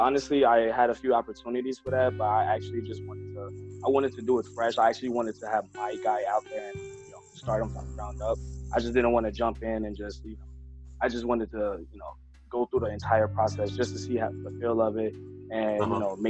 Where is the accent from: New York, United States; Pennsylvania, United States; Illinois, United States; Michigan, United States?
Illinois, United States; Chicago; So, I'm from Chicago, Illinois. I am in the northwest suburbs, around like an hour from there at this point.